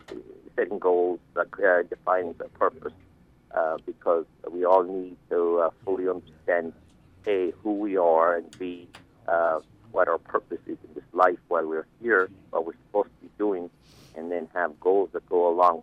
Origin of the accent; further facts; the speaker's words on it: Ireland; also born or lived in New York / Atlanta; now in United States; I grew up in Ireland. I came to New York in 1986. I spent most of my time in America living in Atlanta, Georgia, but only the last few years living in Florida.